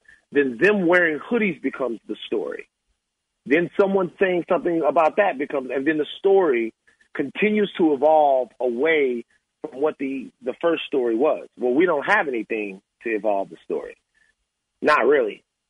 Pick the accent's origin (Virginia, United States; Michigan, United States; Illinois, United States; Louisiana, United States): Louisiana, United States; it's personally hurtful because I'm from South Louisiana, and I was there in New Orleans when we won the Super Bowl.